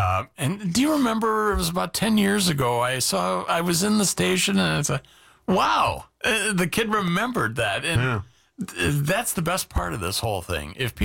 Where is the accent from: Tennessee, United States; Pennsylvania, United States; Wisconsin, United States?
Wisconsin, United States; Yorkville; I was born in Racine County. I grew up in actually Yorkville Township.